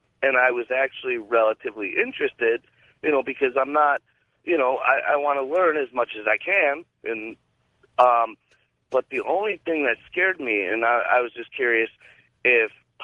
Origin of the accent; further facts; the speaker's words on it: Chicago, Illinois, United States; I'm from Chicago.